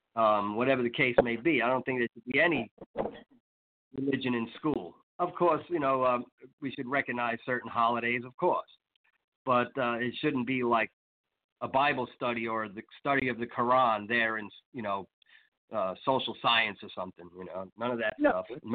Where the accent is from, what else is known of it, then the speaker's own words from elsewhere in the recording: New York, United States; And I'm a Yankee. I'm a damn Yankee. I grew up in New York.